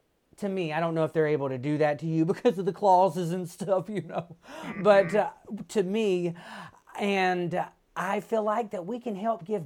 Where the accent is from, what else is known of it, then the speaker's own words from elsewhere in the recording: Mississippi, United States; Now, granted, I am a doofus from Mississippi